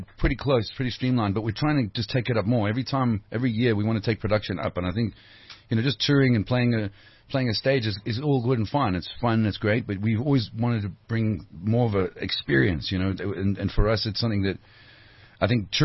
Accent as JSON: {"language": "English", "region": "Scotland", "country": "United Kingdom", "tie": "born there", "said": "I'm a Scottish guy. I was born in Scotland."}